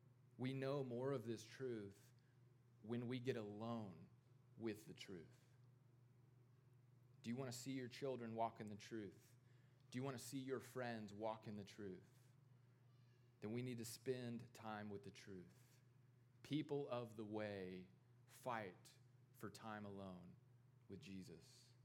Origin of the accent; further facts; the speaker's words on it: Tennessee, United States; You know, growing up in East Tennessee, I had all sorts of ideas about truth.